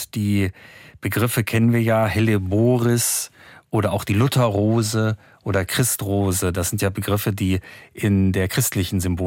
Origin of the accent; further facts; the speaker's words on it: Hildesheim, Lower Saxony, Germany; born there; Ich komme ja gebürtig aus Hildesheim.